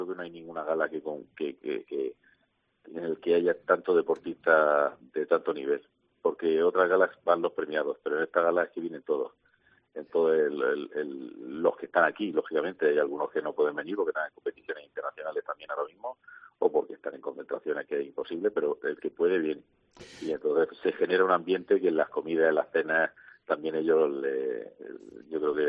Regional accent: Region of Murcia, Spain; es un orgullo como murciano

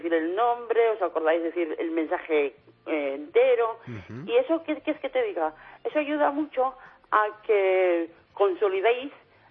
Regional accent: Oviedo, Asturias, Spain; now in United Kingdom; nunca se me olvida de dónde soy, que yo soy de Oviedo y orgullosa de ser asturiana.

